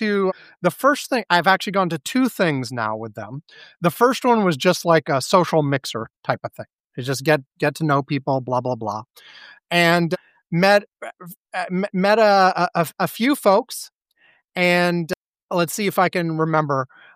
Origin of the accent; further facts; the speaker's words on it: Michigan, United States; We are from West Michigan, and we are best friends who have had a love for the things that go bump in the night for years.